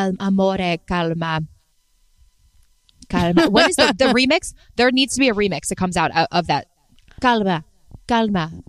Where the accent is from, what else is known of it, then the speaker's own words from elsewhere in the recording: East Coast, United States; Sorry, I grew up on the East Coast. I meant Mason-Dixon. I've never been west.